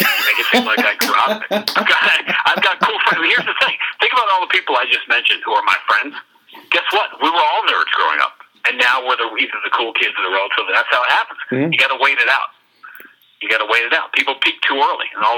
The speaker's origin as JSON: {"language": "English", "region": "New York", "country": "United States", "tie": "born or raised there", "said": "I was a Bob Backlund kid, and, growing up in New York."}